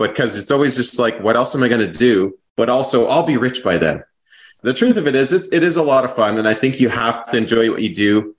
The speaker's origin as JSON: {"language": "English", "region": "British Columbia", "country": "Canada", "tie": "born or raised there", "lives_now": "Saskatoon, Canada", "said": "I moved two provinces over. I grew up in British Columbia in the mountains."}